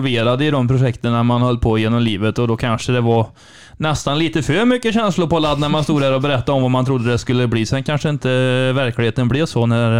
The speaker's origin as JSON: {"language": "Swedish", "town": "Brevik", "region": "Västra Götaland County", "country": "Sweden", "said": "Du, jag kommer ifrån den pittoreska lilla byn Brevik."}